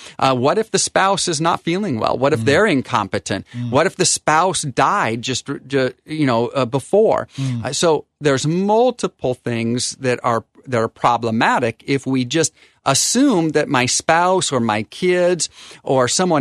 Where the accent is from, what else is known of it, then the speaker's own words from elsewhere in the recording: Pacific Northwest, United States; also born or lived in Michigan; when we returned back home, because this is our home in the Pacific Northwest, and it made my mom very happy